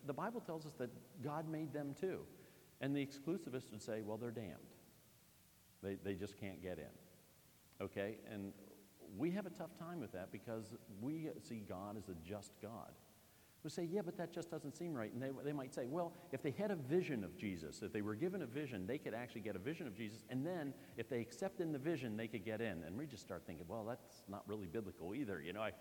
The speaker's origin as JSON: {"language": "English", "town": "Chambersburg", "region": "Pennsylvania", "country": "United States", "tie": "born or raised there", "said": "You know, I grew up in Chambersburg in a Christian community with a Christian family, so I'm a Christian. Growing up, I didn't even know any Muslims, Buddhists, Hindus."}